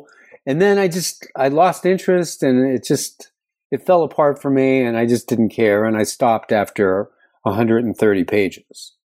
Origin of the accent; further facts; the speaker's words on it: Pittsburgh, Pennsylvania, United States; So people in the working classes, I grew up in Pittsburgh